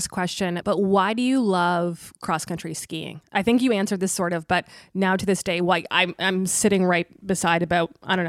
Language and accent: English; Tilbury, Ontario, Canada; now in Ottawa, Canada; I grew up in Tilbury, which is like just down the 401.